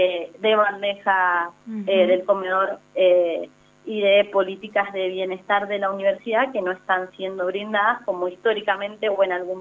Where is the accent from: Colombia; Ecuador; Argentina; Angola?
Argentina; San Carlos, Mendoza; las estudiantes que venimos del interior de la provincia, yo particularmente soy de San Carlos